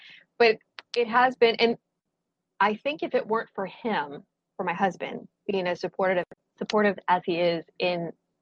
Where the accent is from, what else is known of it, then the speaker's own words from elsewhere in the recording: Syracuse, New York, United States; I grew up in Syracuse as well. That was all like from age 10 on, Syracuse, I always considered my home.